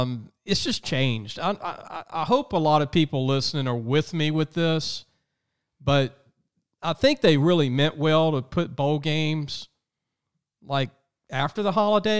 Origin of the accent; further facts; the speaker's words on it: Baton Rouge, Louisiana, United States; I grew up LSU fan in Baton Rouge, but I pull for them to win.